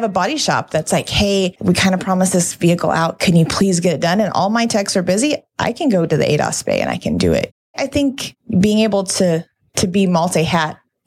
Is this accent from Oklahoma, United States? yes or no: yes; Tulsa, Oklahoma, United States; No, we actually drove because we're from Tulsa. So it's only a 3.5 hour drive.